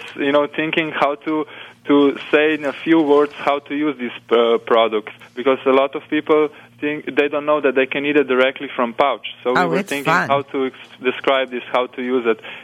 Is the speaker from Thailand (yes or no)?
no; Slovenia; Yeah, we are from Slovenia. It was a part of Yugoslavia before.